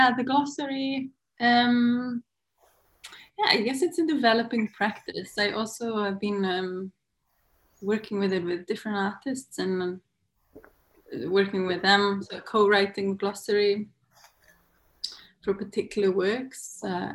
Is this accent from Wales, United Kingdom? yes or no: yes; Aberystwyth, Wales, United Kingdom; It's not like where I grew up in Aberystwyth, where there's the sea and one can feel from the light or the smell of the salt